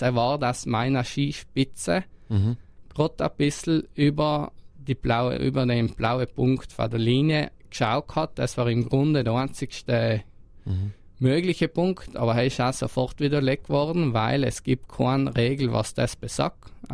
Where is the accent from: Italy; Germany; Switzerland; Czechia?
Italy; South Tyrol; dass wir da 2026 die Olympiade bei uns in Südtirol hätten